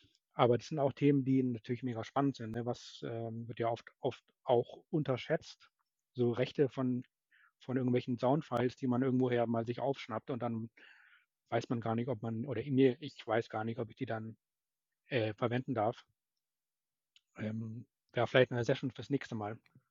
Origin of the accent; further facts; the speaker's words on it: Munich, Bavaria, Germany; now in Hamburg, Germany; ich komme aus München und bin jetzt in Hamburg